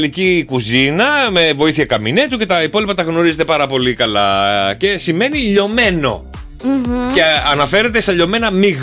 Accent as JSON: {"language": "Greek", "country": "Greece", "said": "Δεν είμαι Γάλλος να το πω fondue. Είμαι Έλληνας"}